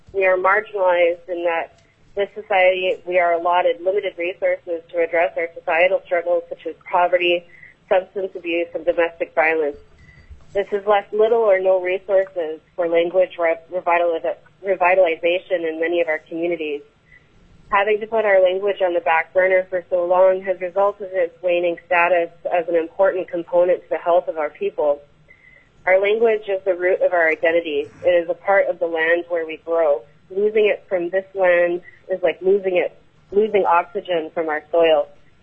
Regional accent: Metlakatla, Alaska, United States; I am here today representing myself. I'm from Metlakatla, Alaska.

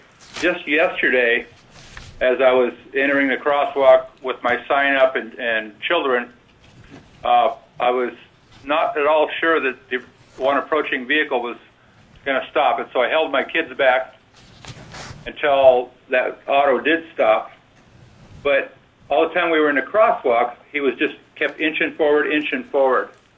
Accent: Fairbanks, Alaska, United States; I am from Fairbanks

